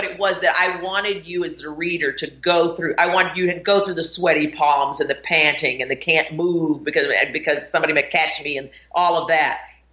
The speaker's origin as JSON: {"language": "English", "town": "Winston-Salem", "region": "North Carolina", "country": "United States", "tie": "born or raised there", "said": "when I wanted to go to college growing up in Winston-Salem, North Carolina, I always wanted to go to UCLA, maybe because it was the furthest place from home."}